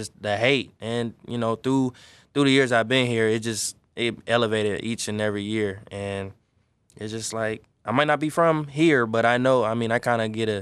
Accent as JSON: {"language": "English", "region": "Georgia", "country": "United States", "lives_now": "Michigan, United States", "said": "well, I'm from Georgia, so I really don't understand."}